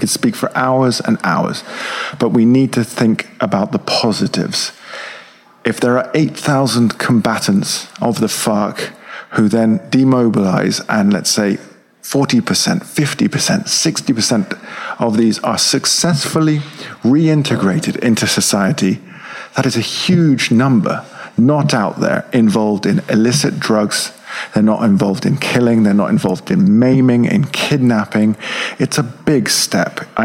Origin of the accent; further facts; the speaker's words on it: Colombia; now in United Kingdom; my adopted country, my home country, is taking significant steps forward towards peace.